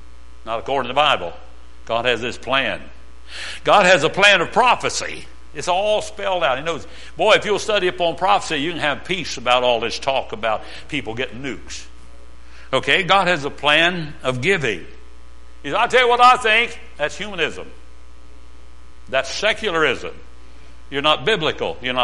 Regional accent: Pennsylvania, United States; also born or lived in West Virginia; When I was a little boy, we moved from West Virginia to Pennsylvania. I may have told you that I was born in West Virginia when I was here last time. I was born in Odd, O-D-D.

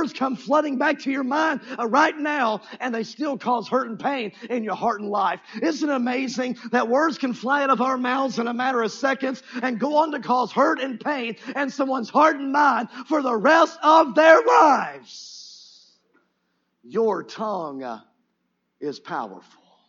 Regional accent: Cleburne, Texas, United States; and again, I'm from Cleburne, so you know this to be true.

